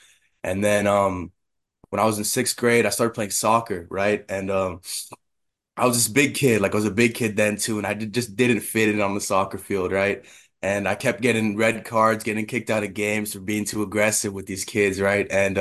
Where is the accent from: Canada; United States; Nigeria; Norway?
Canada; South Indian Lake, Manitoba; also born or lived in Thompson; was born in Thompson, Manitoba, and I lived all around the north for quite a bit of my life. I'm originally from South Indian Lake, Manitoba, like a small reserve there. I lived there on and off till I was like 9 years old